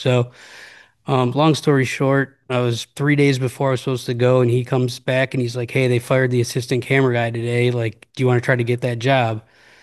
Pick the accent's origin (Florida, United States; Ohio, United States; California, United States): Ohio, United States; Cleveland; now in Las Vegas, United States; And I'm from Cleveland originally, and I was living in Las Vegas where I live now. And I was gonna go back home.